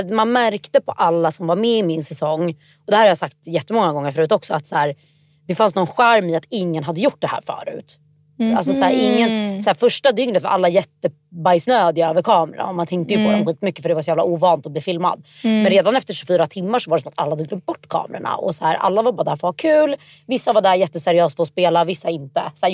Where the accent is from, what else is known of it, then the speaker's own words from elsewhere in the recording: Stockholm, Stockholm County, Sweden; jag är ju uppvuxen i Stockholm.